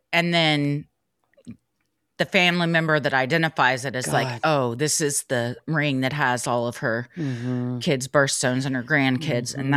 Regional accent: Georgia, United States; owned a bookstore in my hometown. It was called Candlewick Bookshop. When they moved from Douglasville, Georgia, up to the butthole of North Georgia, she opened this bookstore.

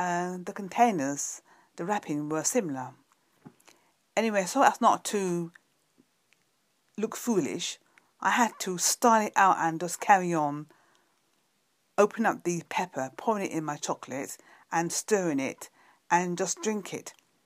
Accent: London, United Kingdom; from London, UK.

